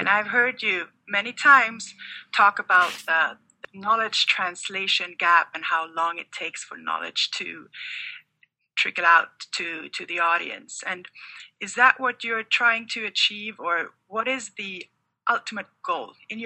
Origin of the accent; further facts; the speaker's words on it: Sweden; accent: Swedish; I'm a physician from Sweden.